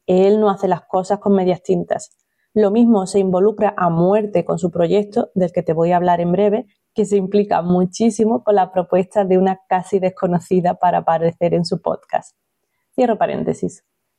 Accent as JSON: {"language": "Spanish", "region": "Andalusia", "country": "Spain", "said": "permíteme exagerar un poco que soy andaluza"}